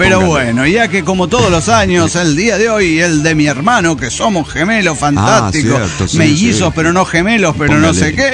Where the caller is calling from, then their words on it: Leones, Córdoba, Argentina; Desde Leones, Córdoba, Argentina, y el ¡qué desastre!